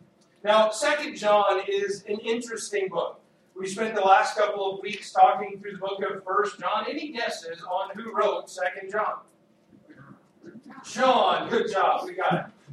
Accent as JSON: {"language": "English", "region": "the South", "country": "United States", "tie": "born or raised there", "said": "It was interesting, growing up in the South, I can remember watching these"}